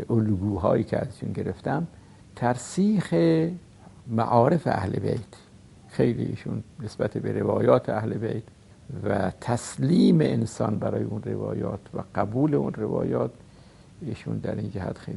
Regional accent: Karbala Governorate, Iraq; خب طبیعتاً ما در اینجا بزرگ شدیم، یه مقدارم که دست راست و دست چپ تشخیص دادیم، دیگه حرم رفتیم، این حرم اون حرم بین الحرمین، بچگیمون در اینجا بود

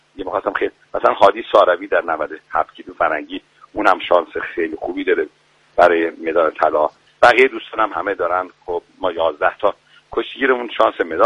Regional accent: Mashhad, Razavi Khorasan, Iran; ما مشهدی هستیم، یه ارادتی خاصی با آقای امام‌رضا داریم.

